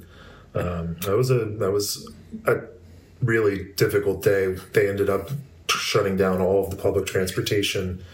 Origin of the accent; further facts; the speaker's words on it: Florida, United States; also born or lived in Memphis / New York City; I grew up in Central Florida.